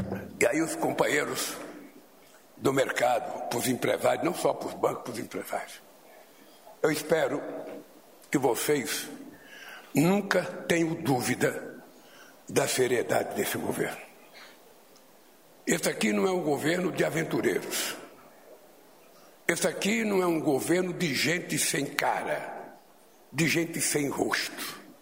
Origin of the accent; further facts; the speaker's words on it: Caetés, Pernambuco, Brazil; A minha tristeza ficou, sabe, lá para o passado, lá quando eu vim de Caetés, que era a tristeza da fome, da incerteza.